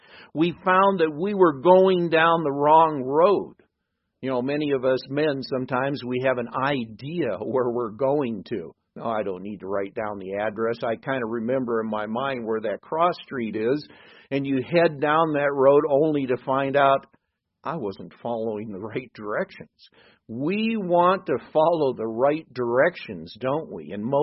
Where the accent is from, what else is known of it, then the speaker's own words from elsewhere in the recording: Midwest, United States; I know I grew up in the Midwest in the farm country that I was in.